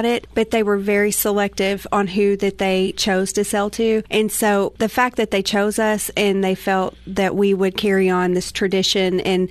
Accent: Cookeville, Tennessee, United States; also born or lived in New York; I was born and raised in Cookeville. So, I went to high school in Baxter, graduated in the year 2000. And then, a couple years after graduation, I moved off to New York

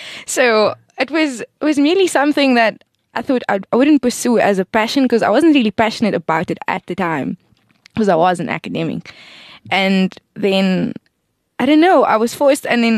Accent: Cape Town, Western Cape, South Africa; now in Johannesburg, South Africa; I'm originally from Cape Town, and I moved here recently about 2 months ago.

